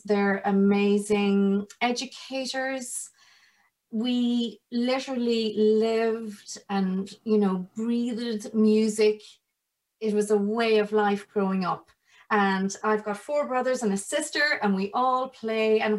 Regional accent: Ireland; I'm Irish, of course.

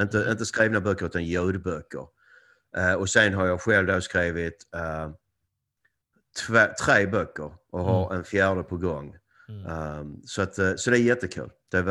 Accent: Ystad, Skåne, Sweden; moved away as an adult; also born or lived in United States; Ja, jag är född och uppvuxen i Ystad. Och 1986 flyttade jag till USA.

